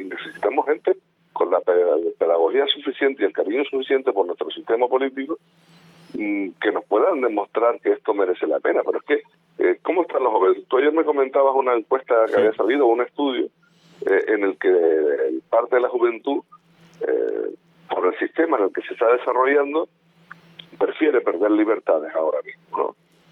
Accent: Spain; Yo no sé si somos los españoles, porque luego tú ves en el resto del mundo...

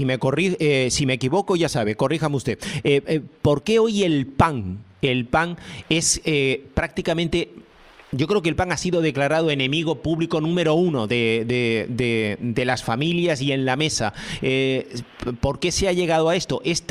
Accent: Canary Islands, Spain; No puedo, como buen canario, la papa forma parte de mi ADN

